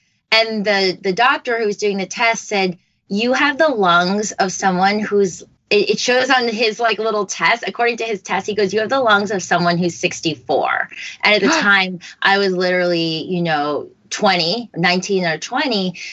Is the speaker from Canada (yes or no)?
no; East Coast, United States; I grew up on the East Coast in a completely Caucasian school, town, and I'm half Asian.